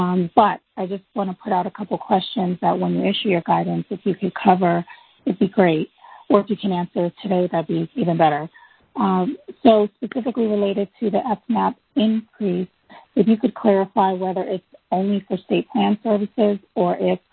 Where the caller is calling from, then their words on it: Florida, United States; I'm calling from Florida, Florida Medicaid.